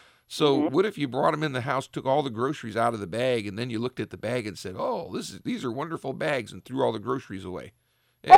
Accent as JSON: {"language": "English", "town": "Richfield", "country": "United States", "tie": "born or raised there", "said": "I had somebody in my hometown of Richfield where I pastor. I grew up there"}